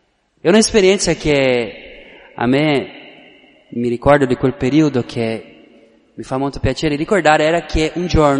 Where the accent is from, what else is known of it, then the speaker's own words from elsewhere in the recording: Brazil; Italian is a second language; sono brasiliano